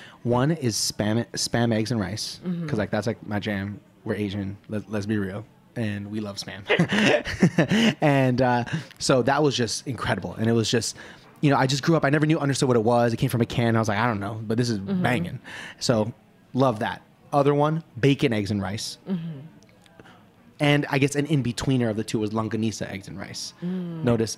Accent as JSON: {"language": "English", "town": "Toronto", "region": "Ontario", "country": "Canada", "said": "I'm from Toronto, like the second largest"}